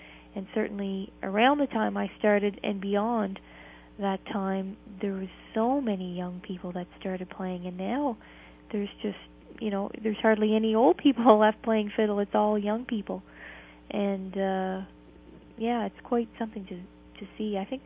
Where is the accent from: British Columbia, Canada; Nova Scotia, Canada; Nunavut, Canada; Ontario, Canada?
Nova Scotia, Canada; Well, I am from Cape Breton Island, Nova Scotia. That's eastern Canada.